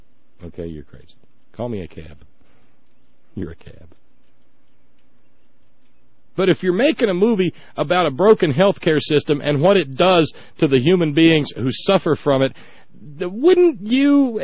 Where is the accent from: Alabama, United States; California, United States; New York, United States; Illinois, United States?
Alabama, United States; Florence; In my hometown in Alabama, I have recently found out from friends down there that the hospital where I was born has swept away every last one of its licensed practical nurses